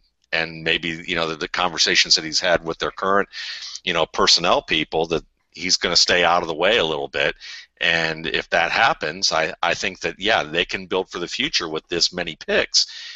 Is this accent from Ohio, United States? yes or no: yes; Cleveland, Ohio, United States; my cousin who lives in Cleveland, and I grew up in Cleveland